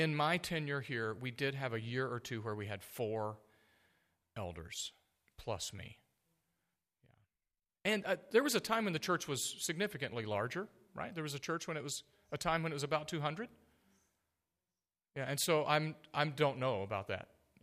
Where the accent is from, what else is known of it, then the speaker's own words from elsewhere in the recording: the South, United States; So I grew up in the South where the pastor was the only elder